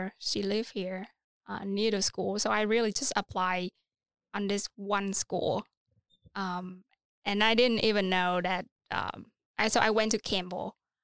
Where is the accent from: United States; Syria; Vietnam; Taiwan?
Vietnam; So my parents didn't go to church, but my grandmom. Which is my mother. Mm-hmm. She was Catholic.